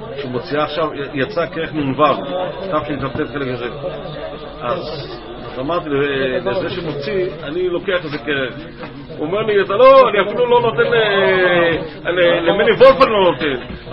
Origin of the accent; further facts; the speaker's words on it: France; אני צרפתי